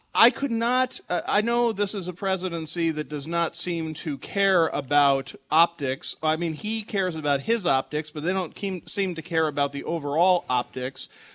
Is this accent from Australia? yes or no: no; South Dakota, United States; And I'm not even from South Dakota